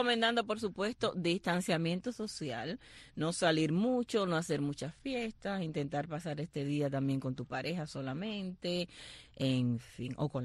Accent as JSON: {"language": "Spanish", "country": "Cuba", "said": "si somos los cubanos, nos reímos de nuestras propias desgracias"}